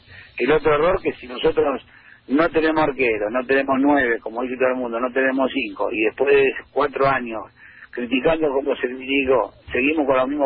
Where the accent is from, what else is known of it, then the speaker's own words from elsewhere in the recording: Argentina; ante todo soy argentino y ante todo quiero que a Argentina le vaya muy bien